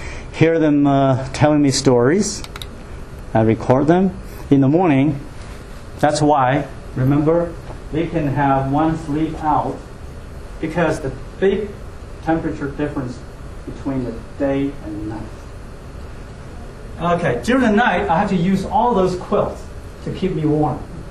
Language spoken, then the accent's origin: English; United States; Because there, as an American, I can go up by myself, not with the team.